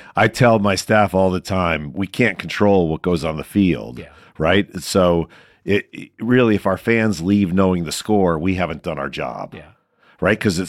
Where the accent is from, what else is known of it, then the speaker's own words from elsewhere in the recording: Cleveland, Ohio, United States; born there; Yeah. Well, so look, I was born in Cleveland.